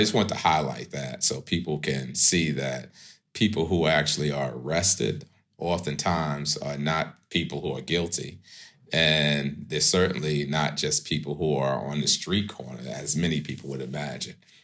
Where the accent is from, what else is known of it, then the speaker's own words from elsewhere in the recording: New York, United States; don't know, is a public housing building. We call it the projects in New York. And so we lived there. We moved directly across the street from Lincoln Center.